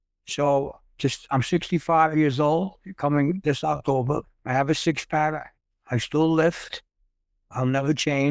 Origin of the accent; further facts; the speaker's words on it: New York City, New York, United States; Okay, so I'm born and raised in New York City. Come from a tough neighborhood growing up.